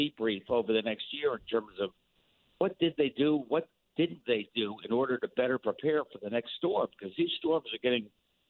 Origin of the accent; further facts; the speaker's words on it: Missouri, United States; But I'm from the Show Me State.